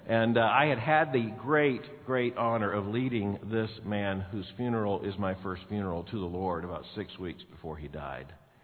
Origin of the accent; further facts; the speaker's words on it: Florida, United States; It didn't help that there was 10 inches of snow the night before, and I'm from Florida.